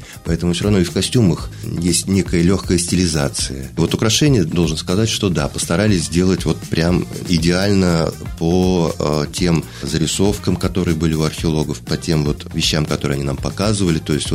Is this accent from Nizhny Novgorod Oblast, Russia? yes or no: yes; Nizhny Novgorod, Nizhny Novgorod Oblast, Russia; Тем более, учитывая, что я нижегородец, а история происходит как раз на территориях современного Нижнего Новгорода